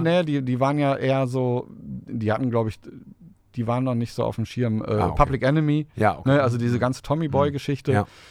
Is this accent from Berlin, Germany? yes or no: no; Dümpten, North Rhine-Westphalia, Germany; ich bin 76 geboren, bin in Dümmten aufgewachsen, Nordstraße, da gibt es ja auch das Jugendhaus Nordstraße, das Jugendzentrum.